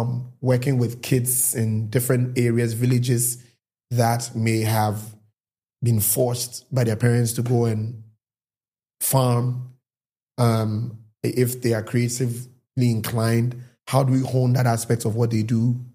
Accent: Nigeria; because I was born and bred in Nigeria, so it's the Nigeria fire in me.

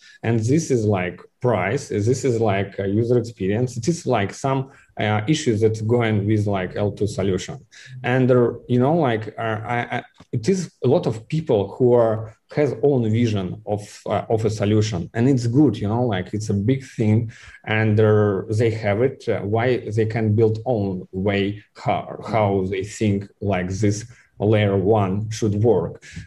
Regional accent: Kaliningrad, Kaliningrad Oblast, Russia; English is a second language; You know, I am a boy from Kaliningrad.

